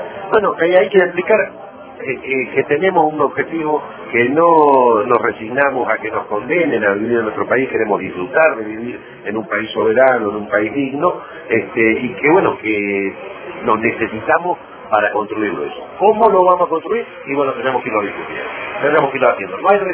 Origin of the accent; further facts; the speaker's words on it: Neuquén, Argentina; yo además soy neuquino